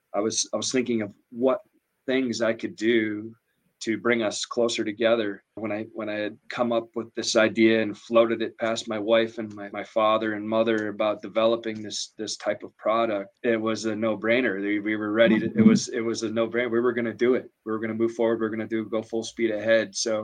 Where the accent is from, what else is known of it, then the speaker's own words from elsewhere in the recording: Minnesota, United States; We're from Northern Minnesota. We're a logging industry. No one really knew too much about oil and gas.